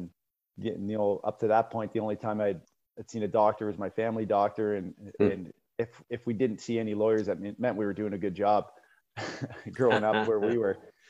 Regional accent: Thorold, Ontario, Canada; And I was playing junior B at 19 years old in Welland, and I'm from Thorold, Ontario.

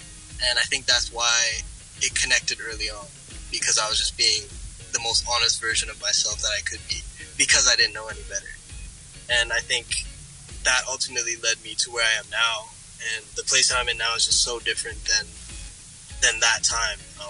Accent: Timmins, Ontario, Canada; when I was growing up in Timmins, it wasn't, those kinds of things weren't around me.

